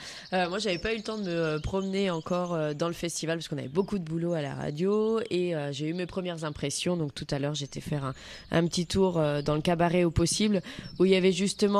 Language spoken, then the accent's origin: French; France; moi, je suis française. C'est vrai qu'en France, on est un petit peu mal poli. Et pour habiter à Paris, c'est pas l'endroit où les gens, quand ils se croisent dans la rue, ils se disent bonjour.